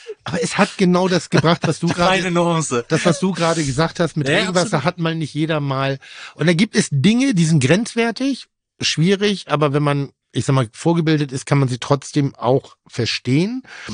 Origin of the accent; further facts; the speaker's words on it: Northern Germany, Germany; Und halt Nordisch, ich bin Norddeutscher, mag das.